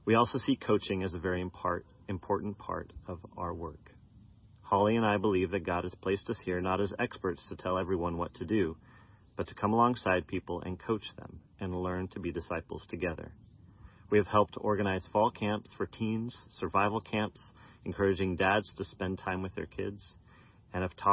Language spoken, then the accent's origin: English; Ghent, Flanders, Belgium; accent: American; with my family in Ghent, Belgium. This is my home. This is where I was born and raised, but I got my nice American accent from my parents.